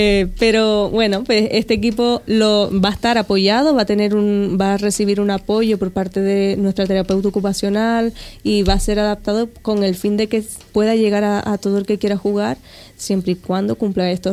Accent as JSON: {"language": "Spanish", "region": "Canary Islands", "country": "Spain", "said": "de vamos a Tenerife y somos de Fuerteventura"}